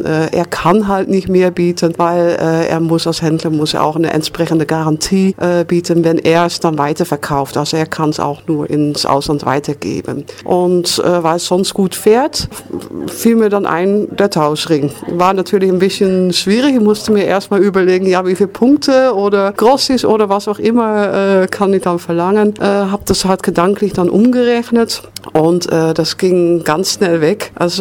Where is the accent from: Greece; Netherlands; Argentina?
Netherlands; German is a second language; now in Germany; Ich biete zwar als Niederländerin biete ich Übersetzungen an, Niederländisch-Deutsch